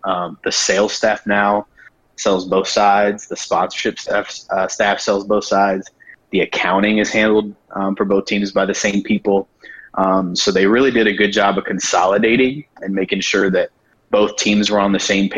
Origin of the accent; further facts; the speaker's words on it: Florida, United States; I grew up in Northwest Florida. Was kind of stuck in the middle of Atlanta, Jacksonville, Tampa, New Orleans